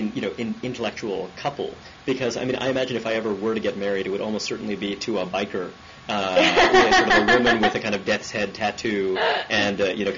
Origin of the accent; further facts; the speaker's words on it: Brooklyn, New York, United States; I grew up in Brooklyn, and I think I should.